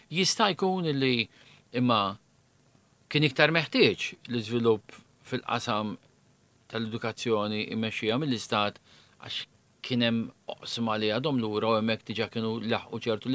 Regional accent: Birkirkara, Central Region, Malta; jien jista' jkun li għandi dil-perċezzjoni għax jien minn Birkirkara. U allura naturalment aħna tfal ta' dik in-naħa

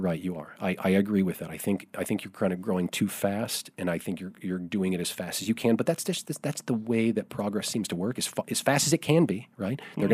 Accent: Chicago, Illinois, United States; I come from Chicago

